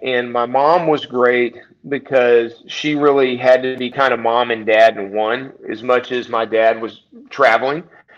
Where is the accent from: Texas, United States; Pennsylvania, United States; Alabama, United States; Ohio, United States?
Texas, United States; Alvin; One, we grew up in Texas. We were in a small town. And so the people in Alvin back in the 70s